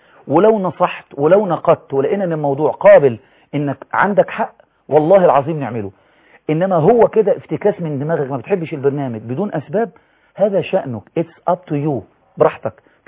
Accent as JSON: {"language": "Arabic", "town": "Abu Tesht", "region": "Qena Governorate", "country": "Egypt", "said": "وانا من الصعيد ابو تشت وانا والطود"}